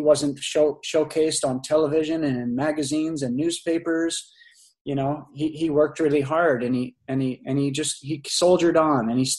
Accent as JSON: {"language": "English", "country": "Canada", "tie": "born or raised there", "said": "Like I grew up in Canada. I watched the Beachcombers. I was a child of the CBC television primarily."}